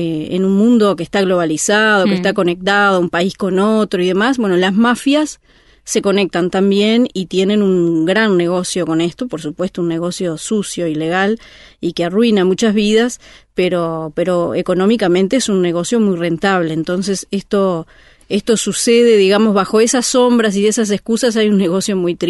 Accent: Uruguay; Yo soy uruguaya y en Uruguay pasa eso de que acá no pasa nada

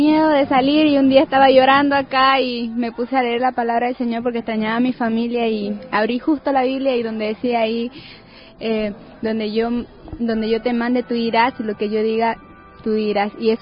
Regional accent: Bolivia; somos dos solamente de Bolivia que hemos venido, yo y mi primo, los dos de 19 años, la primera vez que venimos.

